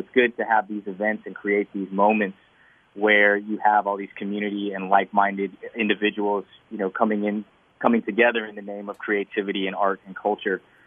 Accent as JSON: {"language": "English", "town": "San Francisco", "region": "California", "country": "United States", "lives_now": "Sarasota, United States", "said": "I'm from San Francisco."}